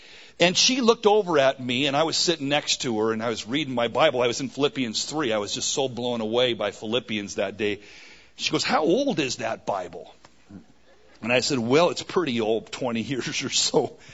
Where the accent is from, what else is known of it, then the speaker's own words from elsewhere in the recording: Campbell, California, United States; I grew up in Campbell, went to a church in Los Gatos.